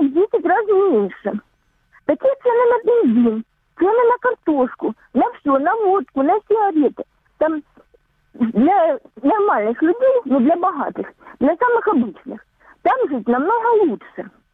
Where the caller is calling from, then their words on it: Donetsk Oblast, Ukraine; Донецкая область.